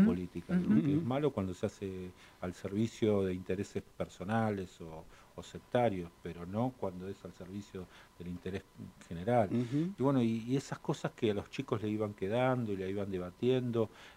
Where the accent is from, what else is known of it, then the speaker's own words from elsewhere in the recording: Argentina; nos hace sentir orgullosos como argentinos, como latinoamericanos